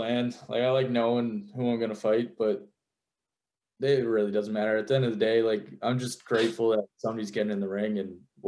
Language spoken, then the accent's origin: English; New Brunswick, Canada; but I'm from Canada, New Brunswick, and I'm pretty dog shit at it.